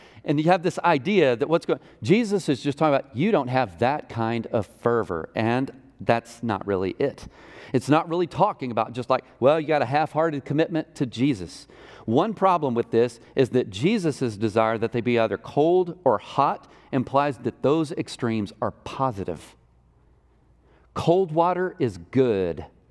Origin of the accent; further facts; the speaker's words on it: Texas, United States; I grew up doing manual labor. Those were my jobs growing up in Northeast Texas.